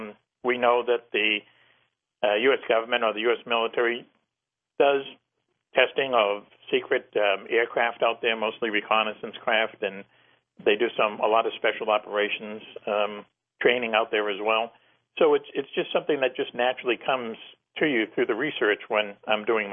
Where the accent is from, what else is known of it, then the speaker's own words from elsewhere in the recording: Boston, Massachusetts, United States; Somebody that I know that I grew up with in Boston, I've known since grade school